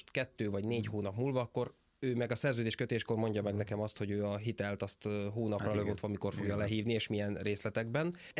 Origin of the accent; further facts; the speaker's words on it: Kalocsa, Bács-Kiskun, Hungary; moved away as an adult; now in Budapest, Hungary; Hát én vidéki vagyok, én Kalocsán nőttem fel, 18 éves koromban én már nem laktam ott, de körülbelül 40 éves voltam, amikor átjelentkeztem egy budapesti címre, addig végig Kalocsán laktam hivatalosan.